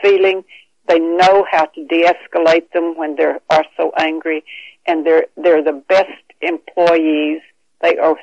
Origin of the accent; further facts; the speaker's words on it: Oklahoma, United States; born there; now in Riverhead, United States; I was born in Oklahoma, but I've lived here for over almost 60 years.